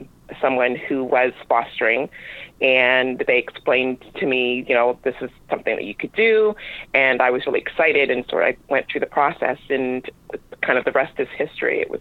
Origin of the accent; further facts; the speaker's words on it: Canada; also born or lived in England; I was raised here. We came to Canada from England, but my parents were originally, my grandmother was in Antigua.